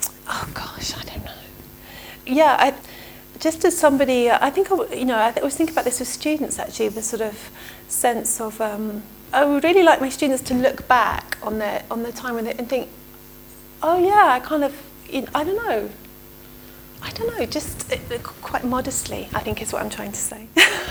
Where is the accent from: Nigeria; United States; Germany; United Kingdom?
United Kingdom; England; And I quite like the, especially in being English, I quite like that facility we have to kind of play on eccentricity.